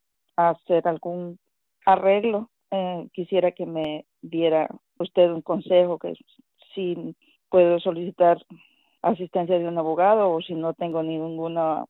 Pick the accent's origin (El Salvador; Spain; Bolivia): El Salvador; now in San Mateo, United States; Soy tepeciana, originaria de El Salvador.